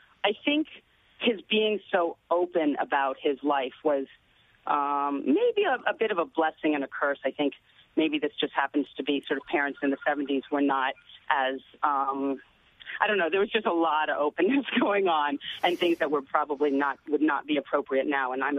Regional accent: Philadelphia, Pennsylvania, United States; I grew up in Philadelphia, and my parents were separated and then divorced

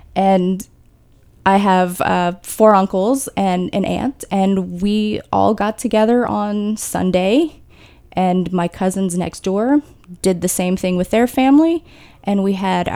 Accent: Houma, Louisiana, United States; also born or lived in San Francisco; But I am from Houma, Louisiana. Okay. Which is a smaller city about 60 miles south of New Orleans.

